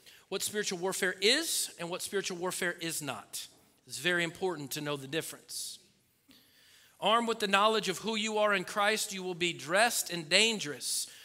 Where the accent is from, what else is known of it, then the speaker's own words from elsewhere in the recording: Oregon, United States; So I grew up in Oregon, and we like to talk about peace.